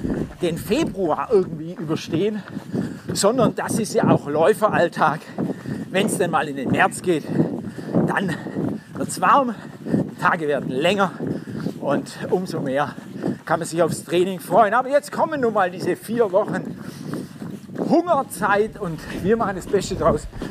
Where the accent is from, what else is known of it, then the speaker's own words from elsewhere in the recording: Blaubeuren, Baden-Württemberg, Germany; Ich komme ursprünglich aus Blaubeuren, Schwäbische Alb, gibt es nur Berge.